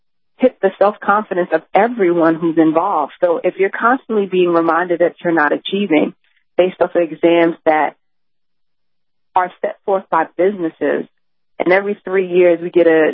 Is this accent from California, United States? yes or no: no; Brooklyn, New York, United States; I grew up in Crown Heights, Brooklyn, that's similar to Brownsville.